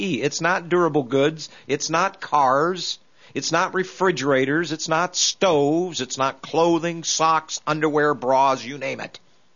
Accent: United States; I'm an idiot. I'm an American.

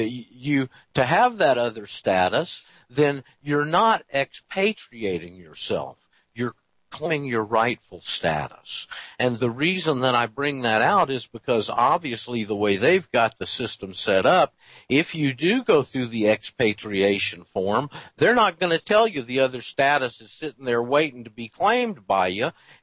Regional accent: United States; born there; Well, I was born in the United States

